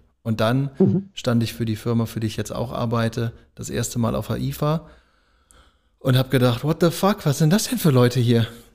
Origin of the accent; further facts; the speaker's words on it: Rhineland, Germany; ich komme ja hier aus dem Rheinland